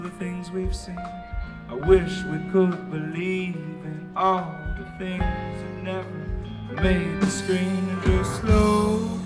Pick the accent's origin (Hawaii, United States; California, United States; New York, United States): Hawaii, United States; He's a friend of mine I grew up with here in Hawaii.